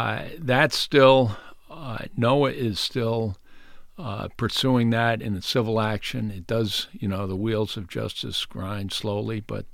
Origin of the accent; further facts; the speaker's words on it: New Bedford, Massachusetts, United States; Work on your hometown. And New Bedford was a city that had all the problems of any other place